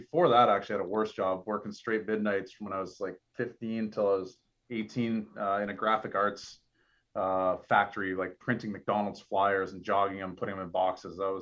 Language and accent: English; Oshawa, Ontario, Canada; I was golfing with my buddies in my hometown of Oshawa.